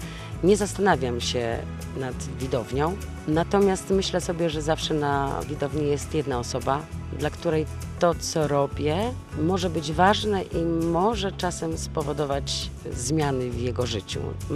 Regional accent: Kromolin, Lower Silesian Voivodeship, Poland; also born or lived in Głogów; now in Gdynia, Poland; wychowywałam się na wsi w Kromolinie, potem edukowałam się w Głogowie w liceum medycznym, całe życie marzyłam o tym, żeby mieszkać w Gdyni.

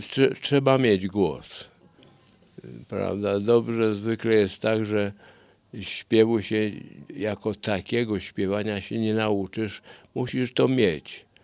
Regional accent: Włocławek, Kuyavian-Pomeranian Voivodeship, Poland; also born or lived in Szczecin / Łódź / Warsaw; Ja się urodziłem w Szczecinie. Chrzczony byłem w Łodzi i na własnych nogach do chrztu szedłem, a potem mieszkaliśmy trochę w Łodzi, trochę w Warszawie i osiedlili się rodzice na stałe we Włocławku i tam skończyłem ogólniaka.

